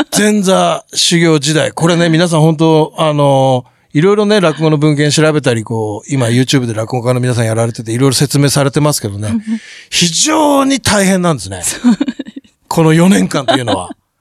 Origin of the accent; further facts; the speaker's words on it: Hokkaido, Japan; now in Tokyo, Japan; 俺北海道出身ですけども、東京の方が寒いですね。